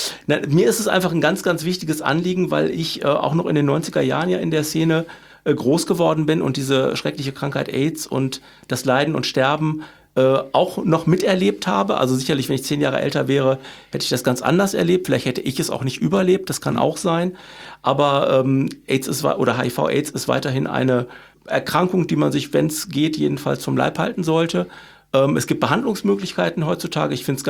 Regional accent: Cologne, North Rhine-Westphalia, Germany; als Kölner

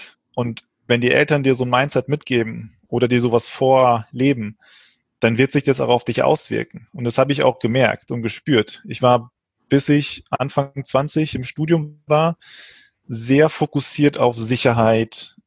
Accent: Frankfurt, Hesse, Germany; also born or lived in Portugal; 27 Jahre jung, gebürtig Portugiese, bin dann relativ früh nach Frankfurt gekommen, hier aufgewachsen, habe hier auch Finanzen und Physik studiert.

